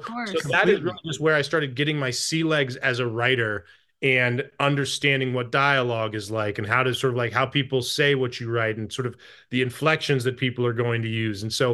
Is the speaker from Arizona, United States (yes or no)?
yes; Tucson, Arizona, United States; also born or lived in Greece / Saudi Arabia; I grew up in Tucson. Well, I was born in Tucson, Arizona. And then my family moved to Greece for a year right after I was born. And then we moved to Saudi Arabia for about 5 or 6 years